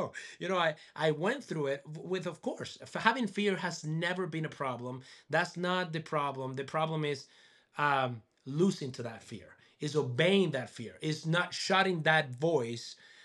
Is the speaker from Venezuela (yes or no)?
yes; Venezuela; now in Boise, United States; So we get to Boise. We're coming from Venezuela. We're getting there and it's windy.